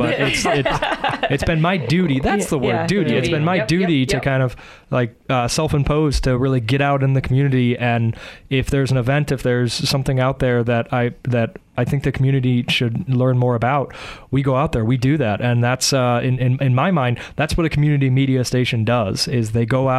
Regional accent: Yuma, Arizona, United States; also born or lived in Phoenix; now in Prescott, United States; I'm not originally from Prescott. I'm from Yuma, Arizona, and then Phoenix.

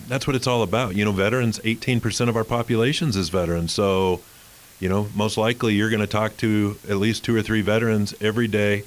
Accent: Prescott, Arizona, United States; Well, I've had a residency or lived at Antelope Hills since the day I was born.

